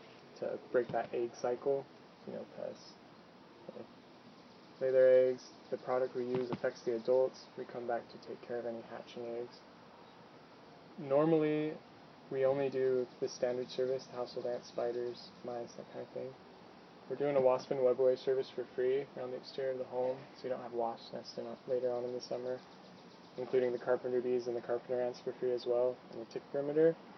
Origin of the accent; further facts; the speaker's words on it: Utah, United States; So I'm from Utah